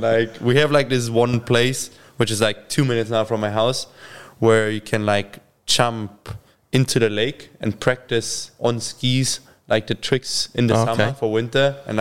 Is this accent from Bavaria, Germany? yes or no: yes; Kiefersfelden, Bavaria, Germany; Yeah, like I grew up in Kiefersfelden. It's like it's just small village.